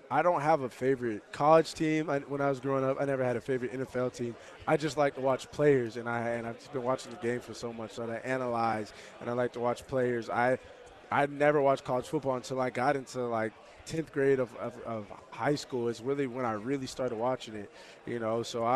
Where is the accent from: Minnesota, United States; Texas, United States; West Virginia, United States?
Texas, United States; I'm not familiar with him, but I'm from Texas, so I'm familiar with who shot J.R. and J.R.